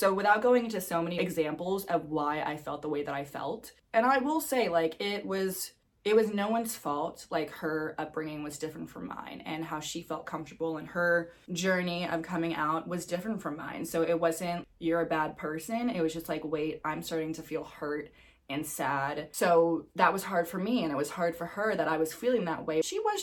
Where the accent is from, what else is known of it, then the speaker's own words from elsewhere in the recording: New York City, New York, United States; moved away; My hometown was New York City, but I think with any hometown, it's time to go somewhere else and spread my wings and fly.